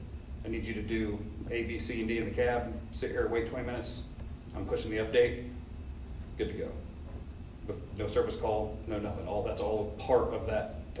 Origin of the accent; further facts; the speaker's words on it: Fredonia, Kansas, United States; I'm a Southeast Kansas kid. I grew up down around Fredonia Yates Center. Who knows where that is?